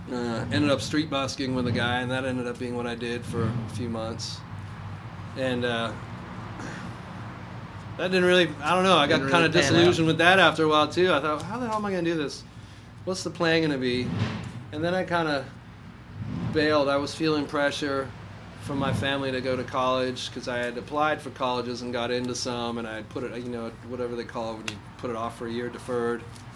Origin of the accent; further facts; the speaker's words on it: Canada; I said, "I'm from Canada,"